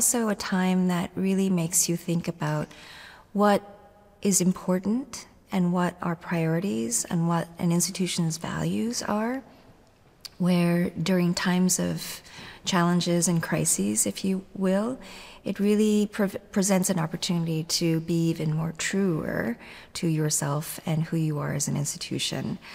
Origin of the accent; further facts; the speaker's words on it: Seoul, South Korea; moved away as an adult; now in United States; I was born and raised in Seoul, South Korea, and initially came to the United States for college